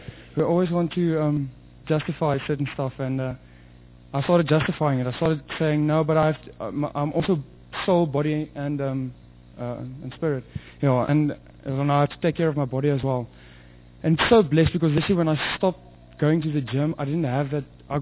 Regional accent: Stellenbosch, Western Cape, South Africa; I come from Stellenbosch.

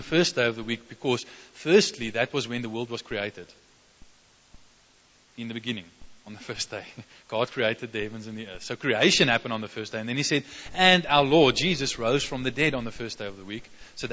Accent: Bloemfontein, Free State, South Africa; also born or lived in Somerset West; It always feels a bit like a homecoming to me when I come to Bloemfontein. I wasn't actually born here. I was born in Somerset West, but when I was about 3 years old, we moved here. So I was raised here. I spent my growing years here

